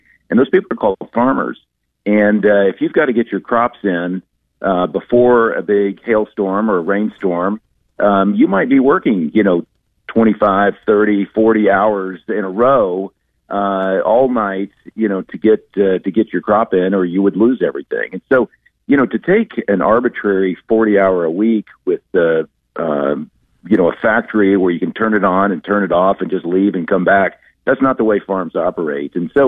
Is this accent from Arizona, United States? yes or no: no; Dallas, Texas, United States; So, you know, I grew up in Dallas, Texas, and, you know, I'm just always stunned by the beauty of New York State.